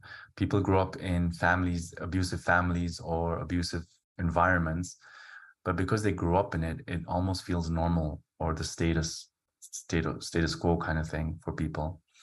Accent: Kenya; So I grew up in Kenya and we were caned every day.

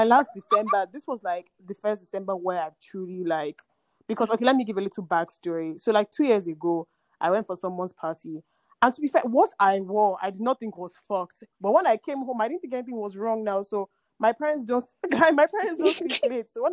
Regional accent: Nigeria; So just because I'm Nigerian doesn't mean anything.

